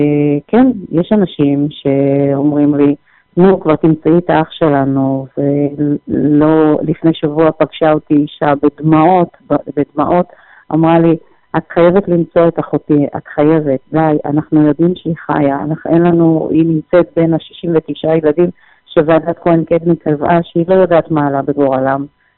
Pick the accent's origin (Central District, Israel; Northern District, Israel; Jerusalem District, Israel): Jerusalem District, Israel; Jerusalem; אני נולדתי פה בארץ, ומצות יהודה בירושלים היו ממש בקרבת הבית שלי